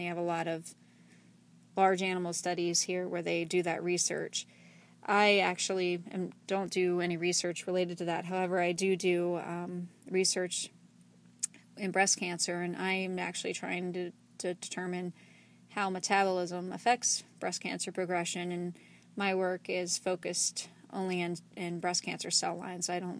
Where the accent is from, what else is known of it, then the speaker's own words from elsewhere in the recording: Virginia, United States; I am 35 years old, and I grew up in Virginia in a suburb of D.C.